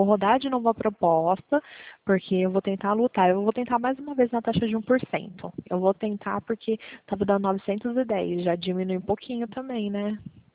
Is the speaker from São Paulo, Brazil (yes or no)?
yes; Pirassununga, São Paulo, Brazil; Pirassununga, interior de São Paulo.